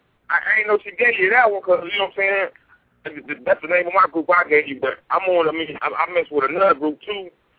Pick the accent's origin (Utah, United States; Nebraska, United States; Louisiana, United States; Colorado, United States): Louisiana, United States; New Orleans; now in Foley, United States; I'm from New Orleans. I was born in New Orleans. I live in Foley, Alabama